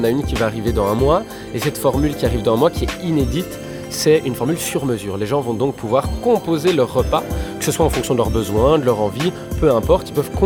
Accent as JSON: {"language": "French", "town": "Charleroi", "region": "Wallonia", "country": "Belgium", "said": "Alors j'ai fait des secondaires totalement classiques à Marcinelle, puisque je suis Carolo de cœur."}